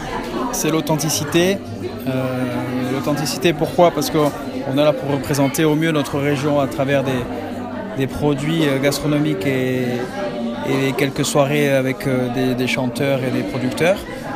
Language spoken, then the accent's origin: French; Corsica, France; représenter au mieux notre région et par-delà de parler de nos produits pour ce qui se fait de mieux chez nous en Corse.